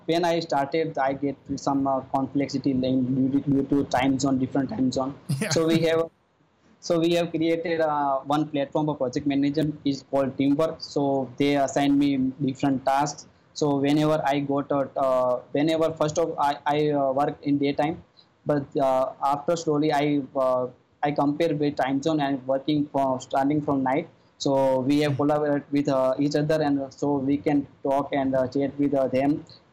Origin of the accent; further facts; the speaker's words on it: India; So basically, I'm from India